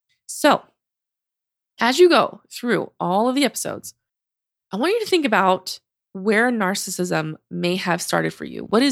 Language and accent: English; Louisiana, United States; also born or lived in Utah; I was raised in Louisiana. I currently now live in Texas. I studied out in Utah.